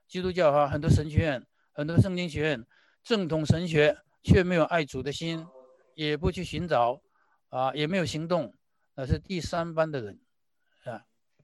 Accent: China; 我们是中国人嘛

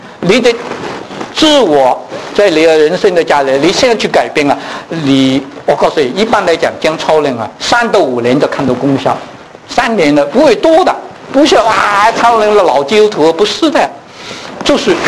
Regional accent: Hong Kong; 我是一个香港人，香港仔，钱钱钱

